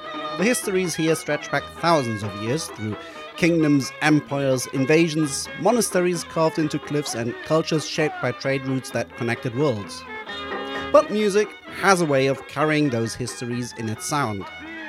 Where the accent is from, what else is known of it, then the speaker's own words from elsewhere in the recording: Berlin, Germany; English is a second language; from Berlin, but now let's go to Georgia.